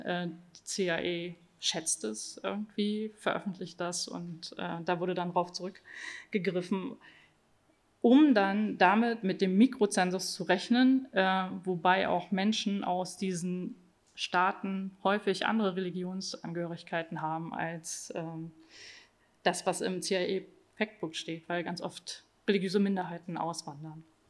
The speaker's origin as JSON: {"language": "German", "town": "Cologne", "region": "North Rhine-Westphalia", "country": "Germany", "tie": "born or raised there", "said": "Obwohl ich hier geboren und aufgewachsen bin, werde ich immer wieder gefragt, wo ich herkomme. Wenn ich sage, ich komme aus Köln oder ich bin Deutscher"}